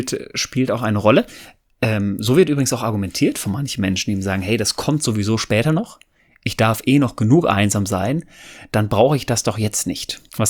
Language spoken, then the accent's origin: German; North Rhine-Westphalia, Germany; Ich komme ja ursprünglich aus dem Pott